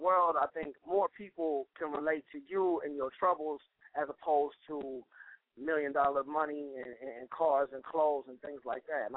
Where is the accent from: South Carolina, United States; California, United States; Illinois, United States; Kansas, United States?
California, United States; Lancaster; now in Portland, United States; I'm originally from Lancaster, California, you know, like it's a Los Angeles suburb. And right now I'm living out in Portland with my brother